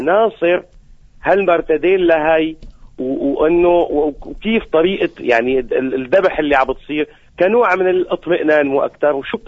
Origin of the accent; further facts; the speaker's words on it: Aleppo, Aleppo Governorate, Syria